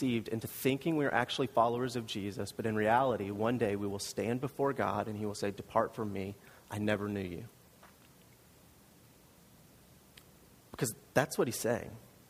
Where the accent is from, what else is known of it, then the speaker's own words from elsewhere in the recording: East Coast, United States; I grew up on the East Coast. I know that the sun does not set over the ocean on the East Coast.